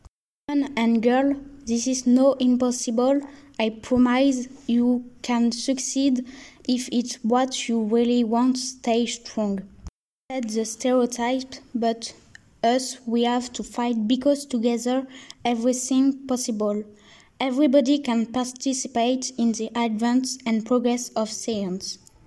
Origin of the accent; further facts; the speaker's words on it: United States; I am an American aerospace engineer and as a woman of color, I know what it is to be underrepresented in science, technology, mathematics